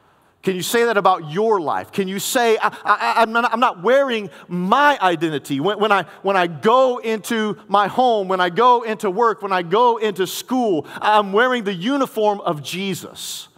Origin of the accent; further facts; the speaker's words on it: United States; I'm a white man. Boy, am I white. I'm an American, right?